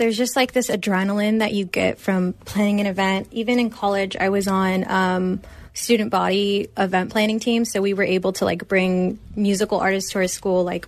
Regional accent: San Francisco, California, United States; So I'm actually from California, specifically San Francisco. That's where I was born and raised.

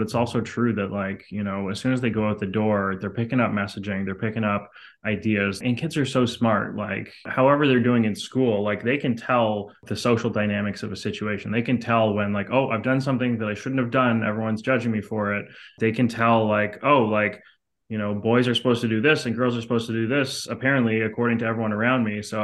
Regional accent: Montreal, Quebec, Canada; I grew up in Canada in Montreal, which is a very artsy city.

